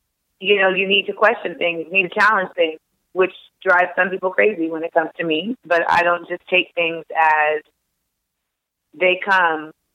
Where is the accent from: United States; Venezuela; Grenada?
Grenada; I'm from Grenada. We in general, and like in the Caribbean, like we just fight things.